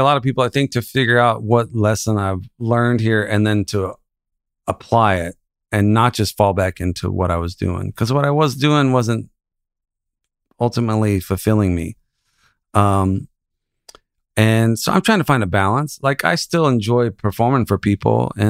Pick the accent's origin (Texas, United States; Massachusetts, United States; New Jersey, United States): Texas, United States; The Woodlands; also born or lived in Houston; I was born in Houston, Texas in 1976, and I grew up about 20 miles north in a suburb planned community called the Woodlands, Texas.